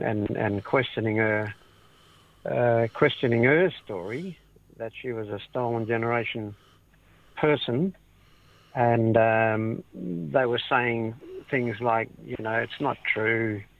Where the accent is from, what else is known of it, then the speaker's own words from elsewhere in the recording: Narrogin, Western Australia, Australia; born there; Goreng Menang, down south. And, but I was born in Narrogin.